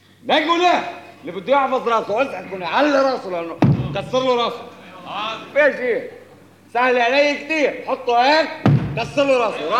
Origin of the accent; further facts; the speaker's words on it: Lebanon; أنا إنسان لبناني، لبناني عم بستجيب لضمير مخي